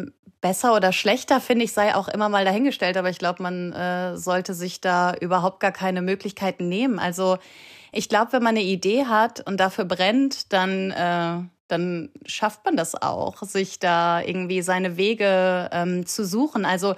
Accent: North Rhine-Westphalia, Germany; now in Kiel, Germany; Also ich bin selber keine Kielerin. Ich komme aus Nordrhein-Westfalen und habe all meine Kindheitsurlaube aber an der Ostsee verbracht und wohne jetzt auch hier, bin darüber auch ganz glücklich.

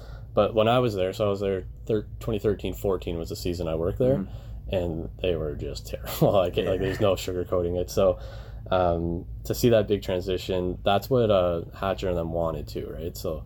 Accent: Windsor, Ontario, Canada; He's a guy like I like Toronto. I'm from Windsor, go to Detroit games.

